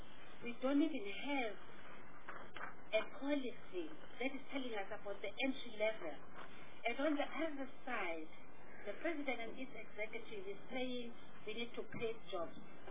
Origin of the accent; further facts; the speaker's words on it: KwaZulu-Natal, South Africa; Go to the provinces. I come from KwaZulu-Natal. I didn't write my matric and my list.